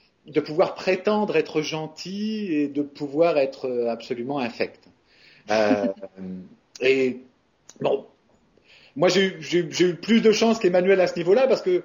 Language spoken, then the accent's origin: French; France; accent: French; quand je parle italien, j'ai un accent français.